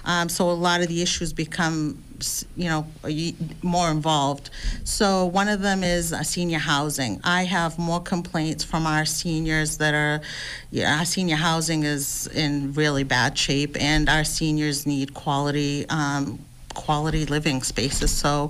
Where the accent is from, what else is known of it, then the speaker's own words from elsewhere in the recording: Brockton, Massachusetts, United States; We grew up in Brockton, stayed in Brockton, and the village was, when I lived there, the village was, everybody knew everybody. It was all Lithuanian and Polish of heritage.